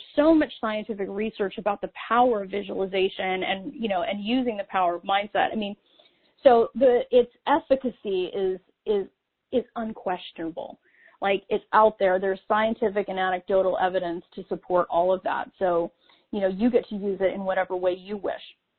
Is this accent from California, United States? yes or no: yes; California, United States; Yes, I'm from California, so I'm biased.